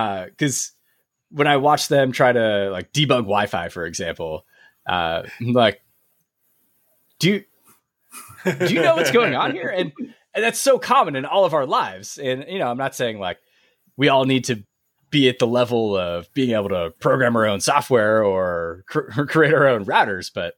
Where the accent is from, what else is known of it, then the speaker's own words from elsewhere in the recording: United States; I grew up in the States, if you couldn't tell by my accent.